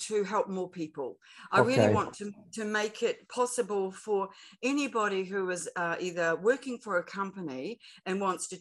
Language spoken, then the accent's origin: English; New Zealand; Well, as you know, I'm a New Zealander. I was born in New Zealand and have lived here all my life.